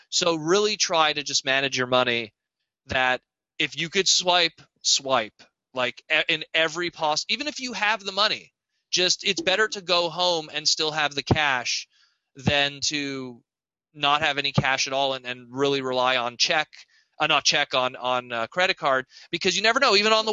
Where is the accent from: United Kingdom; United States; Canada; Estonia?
Canada; I think about it because I encounter it all the time as a Canadian who goes, oh, crap, not used to this.